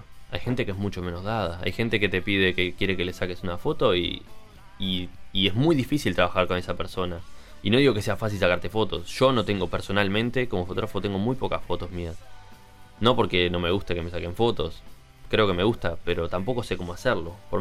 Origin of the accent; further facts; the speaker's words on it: Montevideo, Uruguay; un poco contextualizar lo que uno hace como montevideano. Y el mismo Montevideo, ¿no?